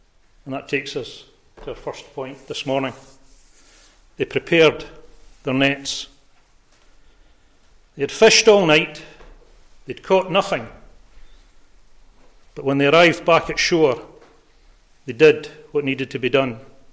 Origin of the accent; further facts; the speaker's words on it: Glasgow, Scotland, United Kingdom; I was born and brought up in Glasgow.